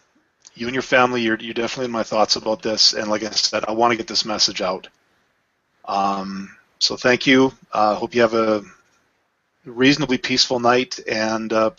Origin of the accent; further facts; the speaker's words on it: Canada; I'm Canadian. It's in my blood, all right?